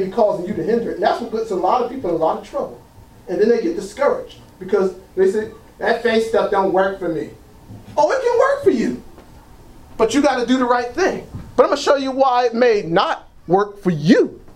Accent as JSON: {"language": "English", "town": "Trenton", "region": "New Jersey", "country": "United States", "said": "I'm from Trenton, New Jersey."}